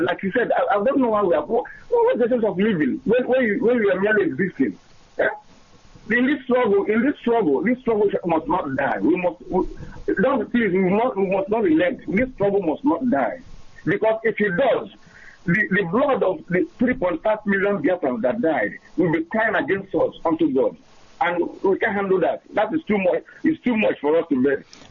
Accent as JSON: {"language": "English", "region": "Imo", "country": "Nigeria", "said": "I'm from Imo State, of local government area in Imo State."}